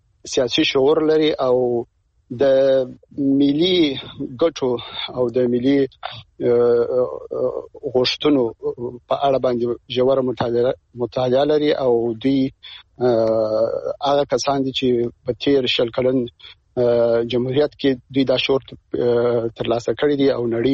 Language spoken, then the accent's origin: Pashto; Afghanistan; زه د افغانستان د یو وګړي په توګه باندې زه خپله دې ته ډېر امیدوار نه یم